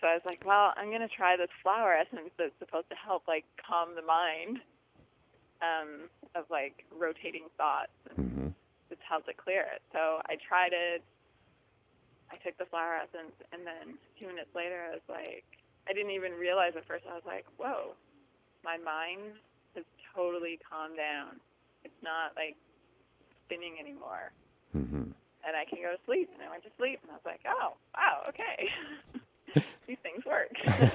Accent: Canada; a lot of people ask me why I use Australian flower essences when I'm Canadian.

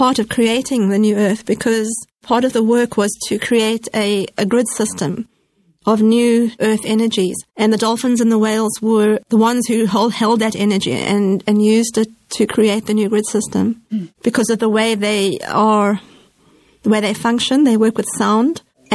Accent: South Africa; Okay, I come from Africa, and as you probably know, there's a great deal of poverty and disease and hardship in Africa, and I live with this on my front doorstep practically. One of the things with the changes in South Africa

